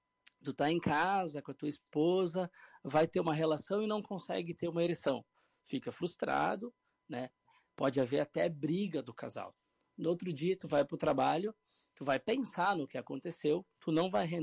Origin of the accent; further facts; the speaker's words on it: Rio Grande do Sul, Brazil; E nós, como um bom gaúcho, adoramos um churrasquinho, né?